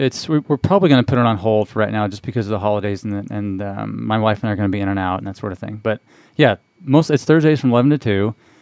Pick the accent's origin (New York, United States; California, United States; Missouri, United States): Missouri, United States; Springfield; moved away as an adult; I'm originally from Missouri, mm-hmm. Springfield, Missouri, actually. Mm-hmm. And grew up there, went to high school there, and then left